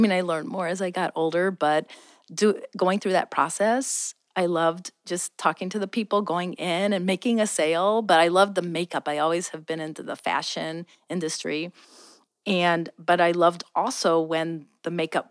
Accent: Cincinnati, Ohio, United States; also born or lived in Peoria, Illinois; Or no, I'm from Cincinnati originally, but then lived in Peoria, Illinois.

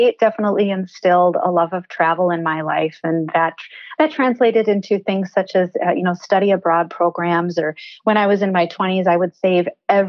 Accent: Honolulu, Hawaii, United States; born there; I joke with people that I'm an island girl. So I actually was born in Honolulu, Hawaii. My mother and father were there because my dad was an engineer for the U.S. Navy. And so that's where he was based.

